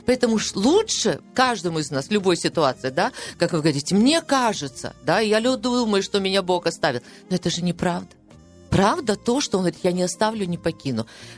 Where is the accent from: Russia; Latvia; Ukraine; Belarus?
Ukraine; как украинская женщина с украинским менталитетом